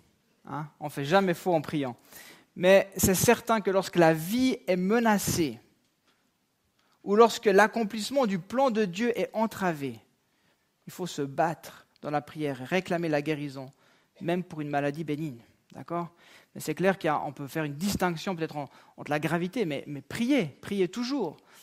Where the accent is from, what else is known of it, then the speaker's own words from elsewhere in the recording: Switzerland; born there; Pourquoi je suis né en Suisse, puis pas au Burkina Faso, ou en Inde